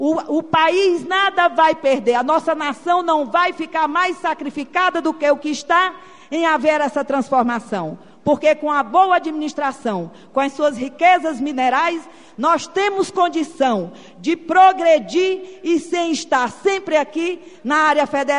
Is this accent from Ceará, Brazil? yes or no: yes; Jaguaruana, Ceará, Brazil; born there; eu sou de origem nordestina, nasci em Fortaleza, em Jaguaruana, no estado do Ceará.